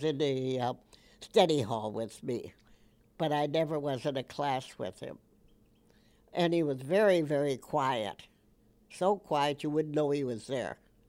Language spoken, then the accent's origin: English; Superior, Wisconsin, United States; It was a nice, safe place to grow up in. And at that time, we had quite a few Jewish families here. so that we didn't have to go to Duluth